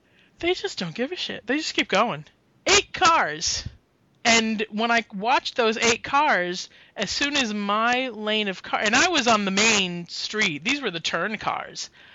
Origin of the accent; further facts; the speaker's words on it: Boston, Massachusetts, United States; I mean, I'm from Boston. I know this. I lived it.